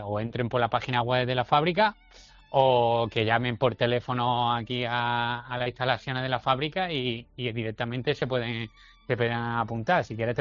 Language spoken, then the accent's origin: Spanish; Archidona, Andalusia, Spain; Pues yo lo he hecho allí en mi pueblo, en Archidona, pues yo soy de Archidona, sí.